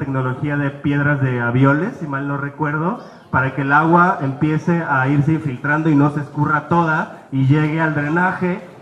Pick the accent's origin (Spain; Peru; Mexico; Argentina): Mexico; Oaxaca; Vengo de Oaxaca